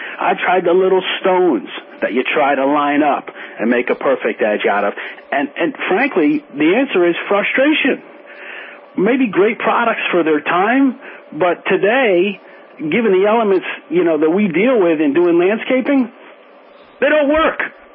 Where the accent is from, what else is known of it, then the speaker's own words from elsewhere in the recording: New Jersey, United States; I'm from New Jersey, and I dug in the dirt for 20 years, Michael.